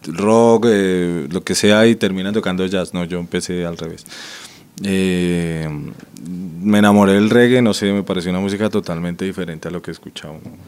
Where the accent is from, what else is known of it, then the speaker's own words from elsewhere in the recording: Huila, Colombia; also born or lived in Bogotá; Todavía sigo yendo mucho al Huila, mi familia vive allá. Yo nací aquí en Bogotá, pero al año me fui para el Huila.